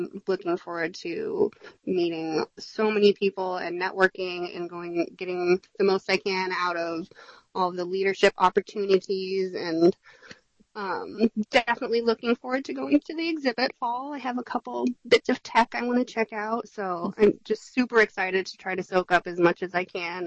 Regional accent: Iowa, United States; now in Long Beach, United States; So I grew up in Iowa, and then I moved to California in 2005. I'm currently living in Long Beach, California.

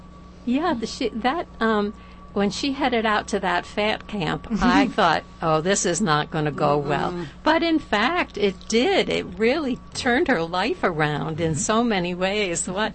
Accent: Birmingham, Alabama, United States; Of course, being a Southerner, I relate to Southerners. Being a Southerner has been one of the joys of my life because no matter where I go, if I hear that accent, I've got a friend.

